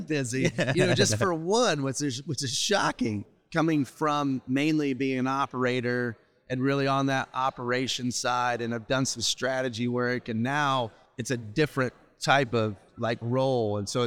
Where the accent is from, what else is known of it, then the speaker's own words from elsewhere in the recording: Indiana, United States; We're from Indiana, so that works out.